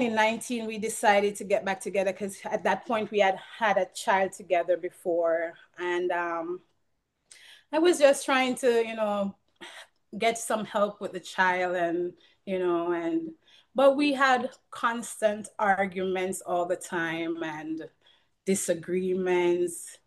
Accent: Jamaica; I grew up in Jamaica and with religion and Christianity and everything.

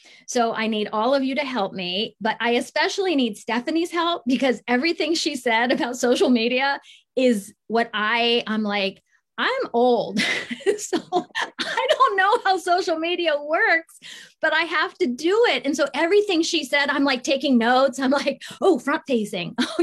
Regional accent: Columbus, Ohio, United States; also born or lived in Japan; So I was born in Japan. And then at the age of two, I went to home with them to Columbus, Ohio

